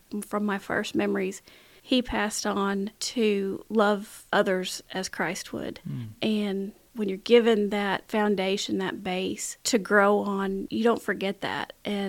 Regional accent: Cabot, Arkansas, United States; growing up in Cabot, at that time, it was still small town. Mm-hmm. And I love that small town feel.

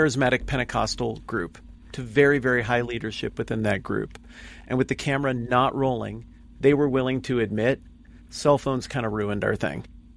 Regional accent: Mountain West, United States; I grew up in the Mountain West. I grew up around Mormonism and Mormons. I played ball. I had Mormon friends.

